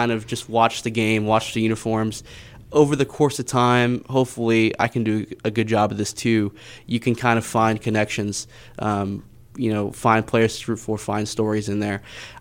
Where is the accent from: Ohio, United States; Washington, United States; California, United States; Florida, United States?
Florida, United States; Kendall; I grew up there in South Florida, so I'm from Kendall. That's like the suburb area.